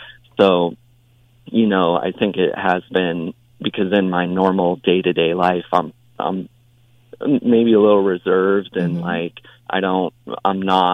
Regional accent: Colorado, United States; I grew up in Colorado in a rural town there

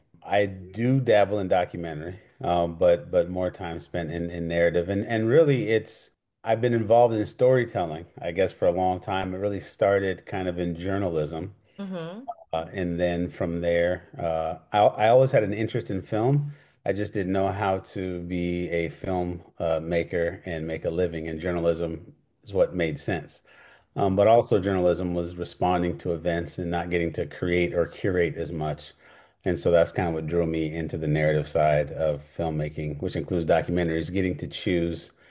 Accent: Portland, Oregon, United States; Growing up in Portland, Oregon, which is not very diverse. Growing up Black in Portland, but also Nigerian.

